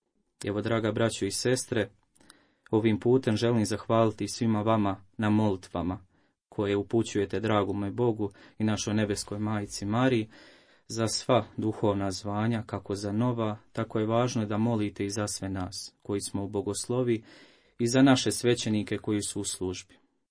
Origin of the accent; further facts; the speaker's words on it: Broćanac, Federation of Bosnia and Herzegovina, Bosnia & Herzegovina; also born or lived in Posušje; Nakon očeve smrti, majka i ja smo se preselili u malo mjesto Broćanac, gdje sam ja odrastao zajedno uz baku i djeda